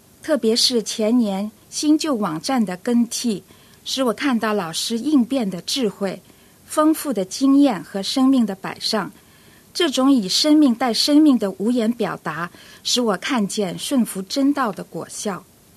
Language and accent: Chinese; Shanghai, China; 我是来自上海的